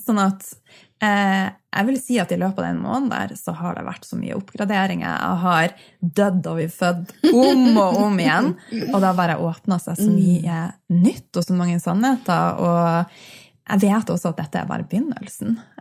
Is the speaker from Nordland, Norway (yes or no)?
yes; Bodø, Nordland, Norway; for jeg er jo opprinnelig fra Bodø.